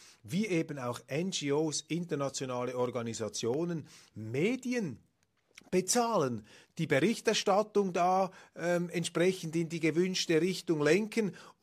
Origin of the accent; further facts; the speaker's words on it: Switzerland; Und als Schweizer ist mir natürlich der Kleinstaat an sich sympathisch.